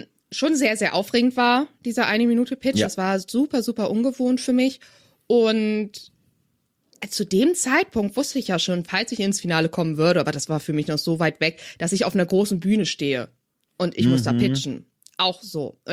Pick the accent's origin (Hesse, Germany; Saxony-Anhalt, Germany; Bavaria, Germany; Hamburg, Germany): Hamburg, Germany; naja, ich komme aus Hamburg